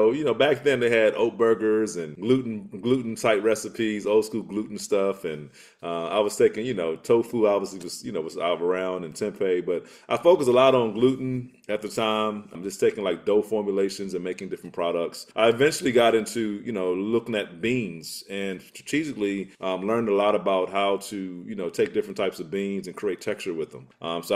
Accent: the South, United States; But all that to say, man, I grew up in the South.

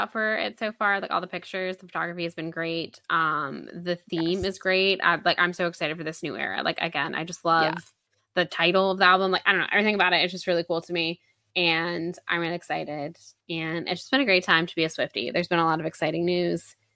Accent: United States; which may I just say that as an American, sorry, it's unfortunate most of the time.

